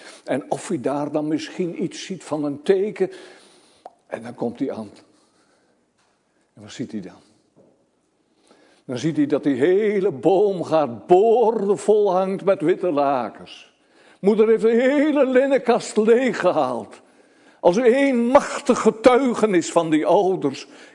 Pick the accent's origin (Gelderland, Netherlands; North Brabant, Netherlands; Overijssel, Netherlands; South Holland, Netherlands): Gelderland, Netherlands; Elburg; Kijk, ik kom uit Elburg oorspronkelijk